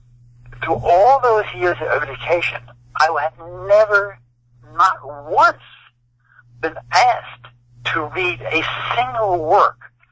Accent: the North, United States; I learned that although I grew up in the North, I was the one who lived in a segregated society, not her.

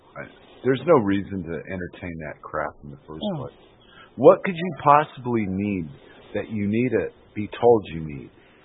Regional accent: United States; I don't remember people being so nice to foreigners when I was in America as an American.

